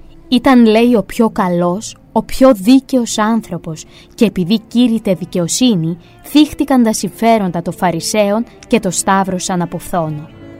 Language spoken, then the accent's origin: Greek; Gonitsa, Peloponnese, Greece; Όταν ήμουν μικρός στην Γόνιτσα